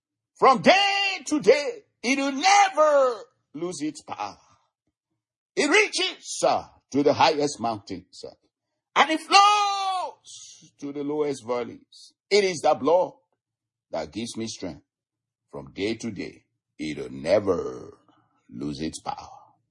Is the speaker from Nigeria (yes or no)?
yes; Nigeria; I know that firsthand growing up in Nigeria and so forth